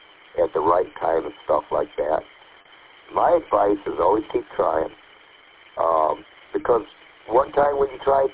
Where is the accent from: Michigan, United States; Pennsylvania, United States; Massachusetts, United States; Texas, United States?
Michigan, United States; Birch Run; from Birch Run. I've talked to you a couple of times before.